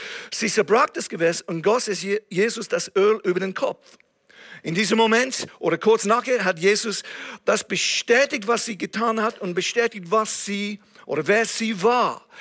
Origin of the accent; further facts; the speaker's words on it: England, United Kingdom; German is a second language; Ein Engländer, der Deutsch gelernt hat in der Schweiz. Genau so. Also ich hoffe, dass ihr meinen Akzent versteht